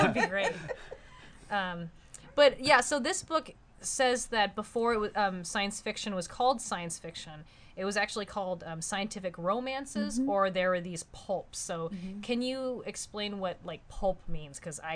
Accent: Linden, United States; Jordan and I grew up in Linden.

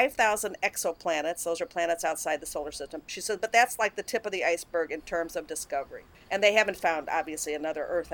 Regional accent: Illinois, United States; this reminded me of when I was growing up in Southern Illinois.

